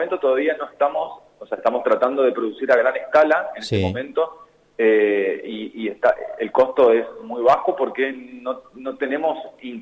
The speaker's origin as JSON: {"language": "Spanish", "region": "Misiones", "country": "Argentina", "said": "Soy de Misiones, ¿sí? Yo soy misionero, sí. Y estudié en Misiones la carrera de licenciatura en genética en la Universidad Nacional de Misiones y luego vine a hacer el doctorado a Buenos Aires."}